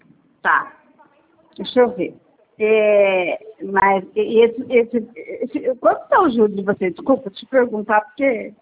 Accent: Bauru, São Paulo, Brazil; lá de Bauru, sou de Bauru.

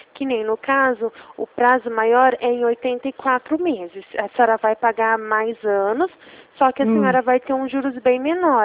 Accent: Ribeirão Preto, São Paulo, Brazil; Não, eu sou da cidade de Ribeirão Preto.

